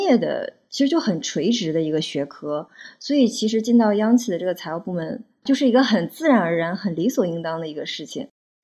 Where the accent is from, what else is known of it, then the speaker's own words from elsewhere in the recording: northern China, China; 那特别像我是北方人，可能家长会有一些根深蒂固的一些想法